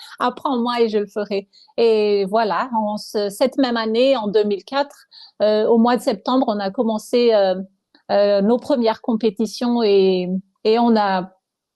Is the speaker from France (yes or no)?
no; Madagascar; Je suis née à Madagascar, j'ai grandi à Madagascar, plutôt dans une famille matriarcale parce que j'ai été élevée par ma mère, ma grand-mère et mes 2 tantes.